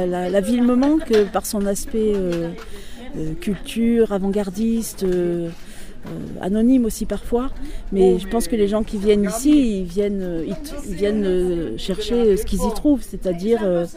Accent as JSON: {"language": "French", "region": "Auvergne-Rhône-Alpes", "country": "France", "said": "Oui, je suis auvergnate."}